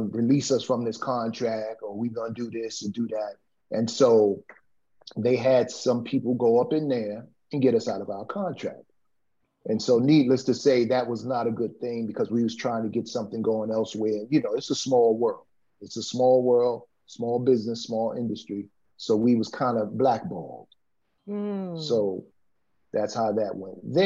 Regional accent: Bronx, New York, United States; No, born and raised in the Bronx, Third Avenue.

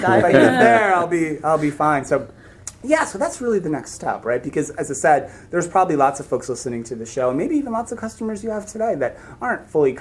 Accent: New Jersey, United States; Two, I'm from Jersey.

